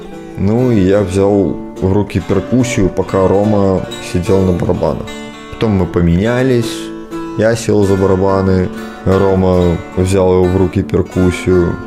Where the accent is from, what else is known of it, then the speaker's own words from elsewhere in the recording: Belarus; А когда они узнали, что я белорус еще в придачу